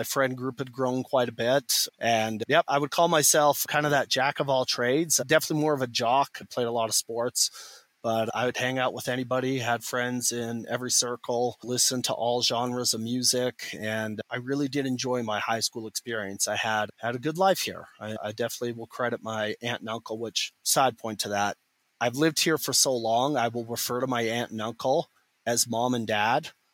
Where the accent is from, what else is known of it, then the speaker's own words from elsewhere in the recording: Canada; now in United States; Growing up in Canada, I was a very strong personality and still am to this day. When I moved to Utah, I have the culture shock of, although there's many similarities between Canadian and American culture, there are nuance differences.